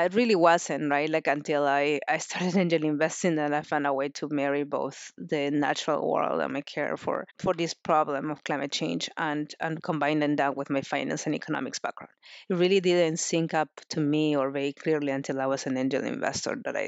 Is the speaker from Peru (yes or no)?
yes; Lima, Peru; I'm originally from Peru. So, you know, you're born and grow up in Peru, even if you're in like a city girl like me in Lima, which is a 12 million people city, right? Like a pretty big city.